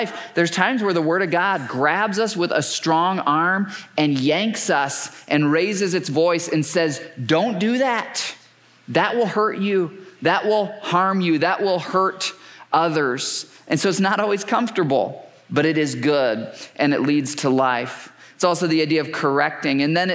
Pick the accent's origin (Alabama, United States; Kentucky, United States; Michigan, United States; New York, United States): Michigan, United States; Well, many of you know I grew up in Michigan